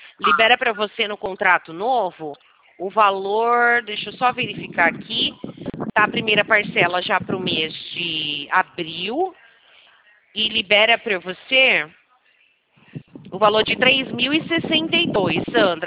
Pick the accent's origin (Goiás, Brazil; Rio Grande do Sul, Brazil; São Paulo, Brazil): São Paulo, Brazil; Americana; Sou da cidade de Americana.